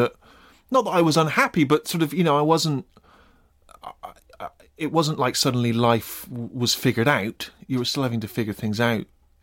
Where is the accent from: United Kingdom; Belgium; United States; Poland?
United Kingdom; And that just seemed like so much part of life, and particularly kind of being British.